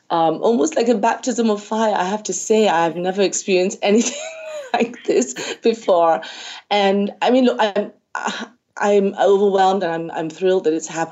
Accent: Malaysia; we are able to sort of stand up there and take our place as Malaysian artists on the international platform.

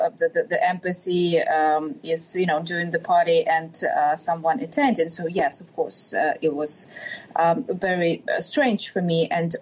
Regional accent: Western Ukraine, Ukraine; English is a second language; When I was flying to Canada, Russia was bombing my hometown in Western Ukraine. And Western Ukraine is relatively safe.

